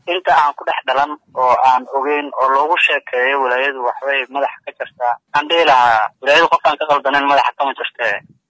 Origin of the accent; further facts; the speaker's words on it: Dusmareb, Galmudug, Somalia; waxaan ka imid dhuusamareeb